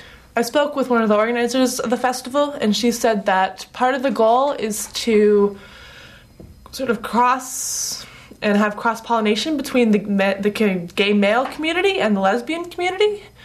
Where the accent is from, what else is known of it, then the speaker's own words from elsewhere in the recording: San Francisco, California, United States; I'm from San Francisco.